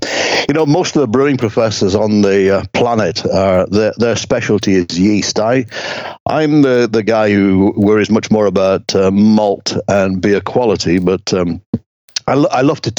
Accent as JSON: {"language": "English", "town": "Wigan", "region": "North West England", "country": "United Kingdom", "said": "I'm from just outside Wigan in northwest Lancashire, so I'm from halfway between Manchester and Liverpool."}